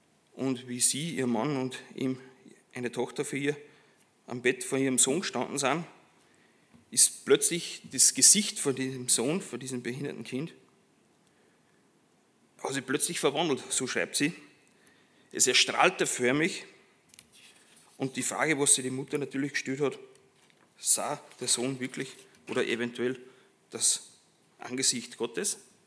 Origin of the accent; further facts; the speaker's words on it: Ampflwang, Upper Austria, Austria; ich komme aus Ampfelwang.